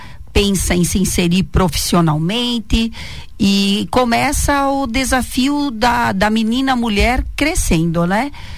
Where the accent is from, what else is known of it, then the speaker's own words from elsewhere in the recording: Seara, Santa Catarina, Brazil; como eu sou natural de Seara, então iniciei na o que hoje chamamos a JBS.